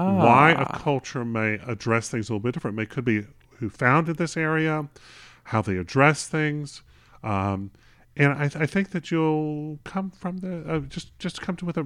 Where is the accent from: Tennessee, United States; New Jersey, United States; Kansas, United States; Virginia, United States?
Virginia, United States; And I grew up in the Tidewater area.